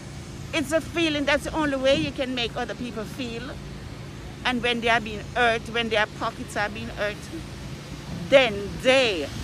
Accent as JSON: {"language": "English", "country": "Jamaica", "lives_now": "Kenosha, United States", "said": "I'm from Jamaica."}